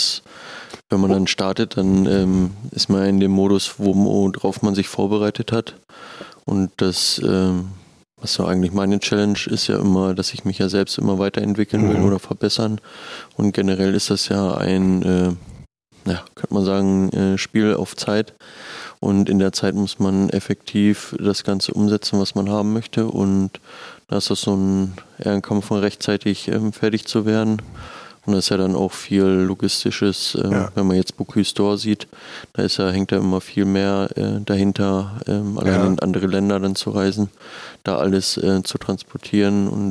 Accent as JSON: {"language": "German", "country": "Germany", "said": "Als Deutscher natürlich Butter."}